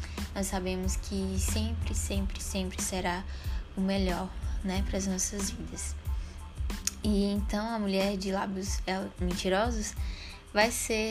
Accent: Fortaleza, Ceará, Brazil; tenho 24 anos, sou de Fortaleza, Ceará.

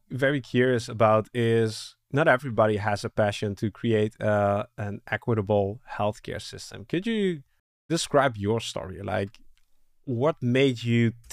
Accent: Netherlands; Now, I'm from the Netherlands. I do this in the Netherlands.

